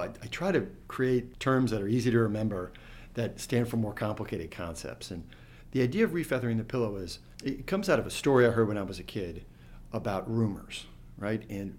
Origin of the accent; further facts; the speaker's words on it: New Jersey, United States; I grew up in New Jersey.